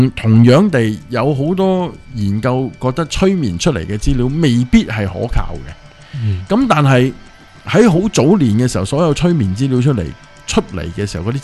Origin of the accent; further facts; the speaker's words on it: Hong Kong; 咁但係呢、這個只係我哋香港人嘅睇法啦。